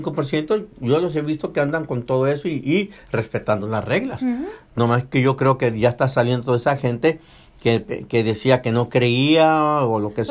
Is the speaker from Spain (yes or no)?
no; Mexico; Somos mexicanos.